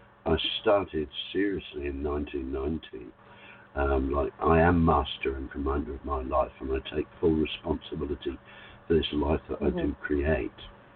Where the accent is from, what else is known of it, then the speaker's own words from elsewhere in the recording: England, United Kingdom; now in Australia; I was born and raised in England, but I'm now living in Australia, and I know that this is home.